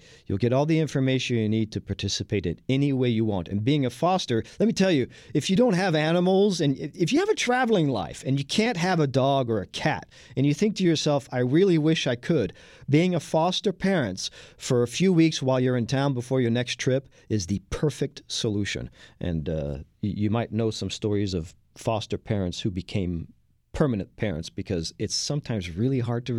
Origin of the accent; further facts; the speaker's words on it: France; now in Houston, United States; I am the Texan from France.